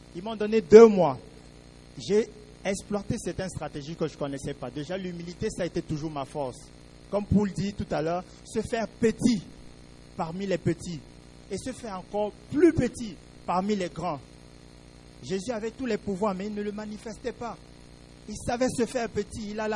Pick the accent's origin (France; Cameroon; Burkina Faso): Cameroon; now in Benin; J'ai commencé à vendre des t-shirts au marché central de mon pays, au Cameroun. Maintenant, je suis béninois, par la grâce de Dieu, puisque j'ai pris une béninoise